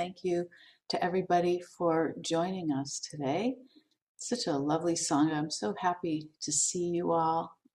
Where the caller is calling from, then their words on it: Arcata, California, United States; I am calling in from Arcata, which is about 300 miles north of San Francisco on the coast in the Redwoods